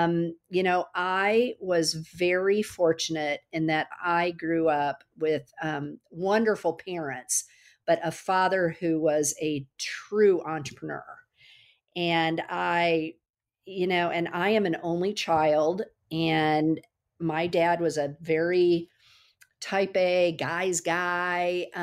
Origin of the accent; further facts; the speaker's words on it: Iowa, United States; now in Kansas City, United States; I grew up in Northern Iowa. I went to school at Iowa State, go Clones.